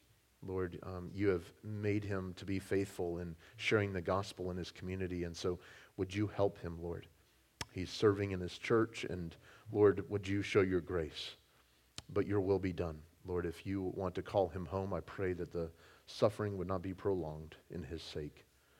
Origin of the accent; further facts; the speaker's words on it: California, United States; I grew up playing it in California